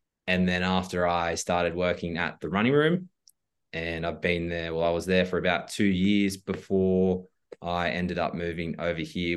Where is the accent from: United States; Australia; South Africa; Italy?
Australia; I'm from Australia. I'm 28.